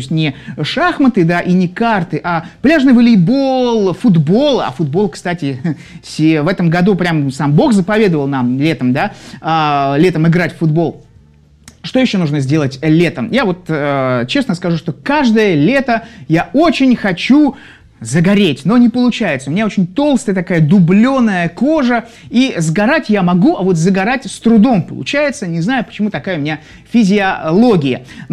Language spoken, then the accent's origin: Russian; Saint Petersburg, Russia; я из Петербурга, из Санкт-Петербурга, города на Неве, Северная Невеция.